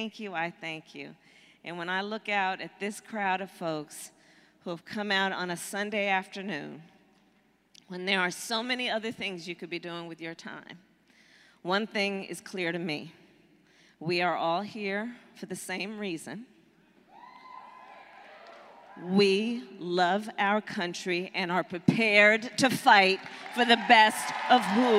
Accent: Oakland, California, United States; It was literally 7 weeks ago today that we announced our campaign in my hometown of Oakland, California.

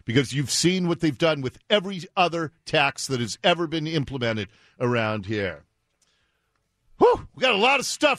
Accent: Seattle, Washington, United States; I'm one who was born and raised in Seattle, I had to get out. I got out like 30 years ago. I have lived in the suburbs more than I lived in Seattle. But I still consider Seattle my home.

